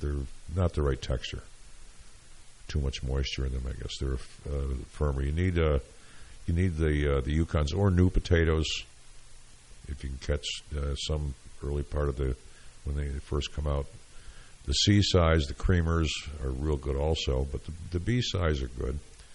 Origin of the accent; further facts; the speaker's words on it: Syracuse, New York, United States; Of course, I'm from Syracuse, so I've got to have those.